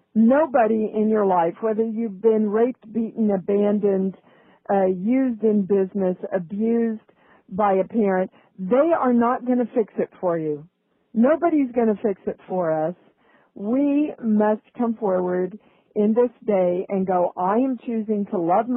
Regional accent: Kansas, United States; And growing up in the Midwest, I wasn't any different. I was the quintessential, you know, poor kid from Kansas. My family was very poor. We lived with my grandmother most of the time.

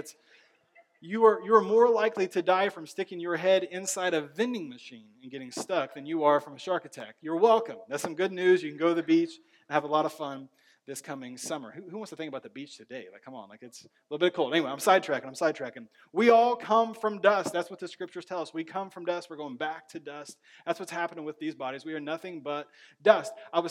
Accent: Indiana, United States; Like, I'm from Indiana. I go get in the water, like in the ocean.

